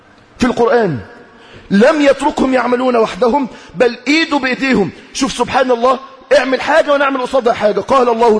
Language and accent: Arabic; Egypt; لما تجد إن أكبر مشروع ناجح الآن عندنا في مصر الأهاوي اللي قاعد عليها شبابنا